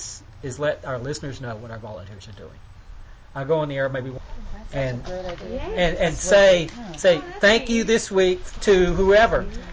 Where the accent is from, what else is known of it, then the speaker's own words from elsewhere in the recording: Nashville, Tennessee, United States; And I grew up in Nashville, and I love country music.